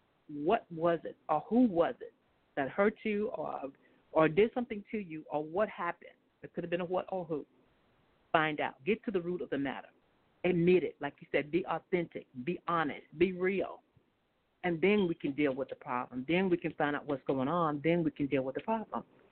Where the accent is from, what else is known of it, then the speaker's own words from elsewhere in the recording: the South, United States; growing up in the South as African American, Black, or however you want to say it and stuff and everything